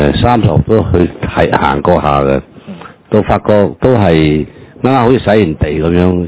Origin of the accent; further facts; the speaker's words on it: Hong Kong; 即係我哋香港人唔係咁差嘅，係嘛？